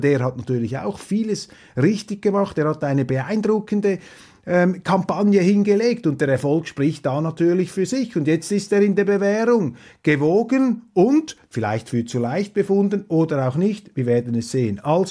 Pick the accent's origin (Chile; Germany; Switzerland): Switzerland; Und ich versuche da natürlich das Positive auch herauszupicken als Schweizer.